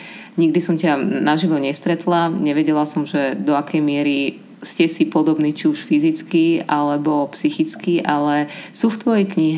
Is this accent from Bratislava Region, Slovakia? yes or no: yes; Bratislava, Bratislava Region, Slovakia; som Bratislavčanka, ktorá potrebuje využívať 39 a 31 na to, aby sa dostala do práce.